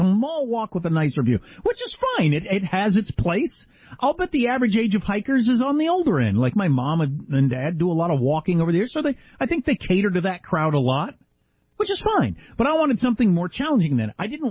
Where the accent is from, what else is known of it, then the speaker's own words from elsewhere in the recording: Midwest, United States; I mean, I'm from the Midwest.